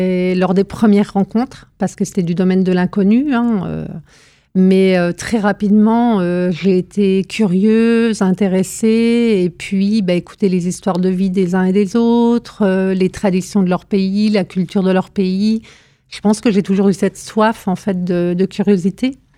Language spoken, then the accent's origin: French; Saint-Ouen, France; Alors moi, j'ai grandi effectivement dans le Saint-Ouen, un tout petit village de 200 habitants. Je viens d'un milieu populaire français, milieu ouvrier.